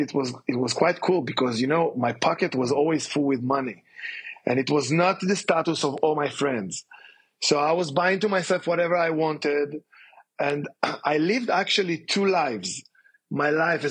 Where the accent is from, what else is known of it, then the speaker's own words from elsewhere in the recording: Safed, Northern District, Israel; English is a second language; I was born and raised in Tzfat. Tzfat is a northern city in Israel.